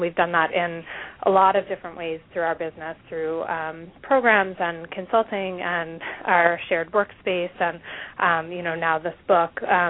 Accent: Philadelphia, Pennsylvania, United States; I grew up around Philadelphia, and I went to high school here for most of the time.

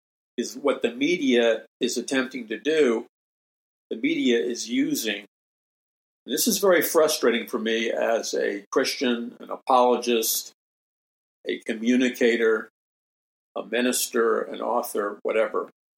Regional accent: New York City, New York, United States; Growing up in New York City, I mean, you would walk out from, you'd walk out of a large building.

